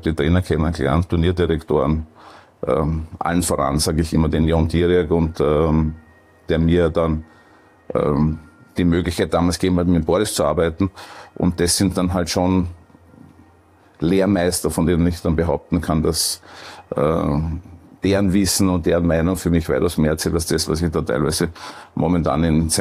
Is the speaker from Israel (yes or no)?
no; Perchtoldsdorf, Lower Austria, Austria; ja, ich bin in Berthelsdorf aufgewachsen, in Mödling in die Schule gegangen.